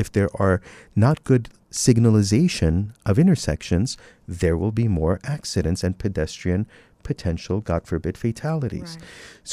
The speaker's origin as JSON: {"language": "English", "country": "Iran", "moved": "yes", "lives_now": "United States", "said": "I came from Iran. When I was an immigrant here, no one talked about their Iranian background or heritage"}